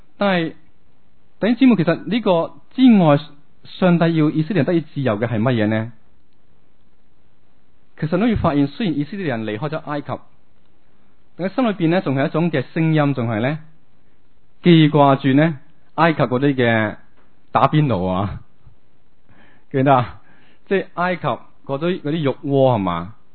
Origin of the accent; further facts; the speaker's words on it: China; 正如我哋中国人嗰个嘅农历新年啊，系好紧要嘅